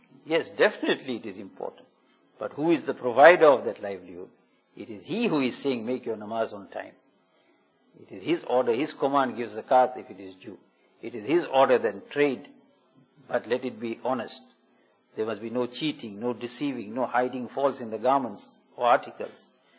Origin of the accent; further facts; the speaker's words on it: South Africa; I come from South Africa, you come from London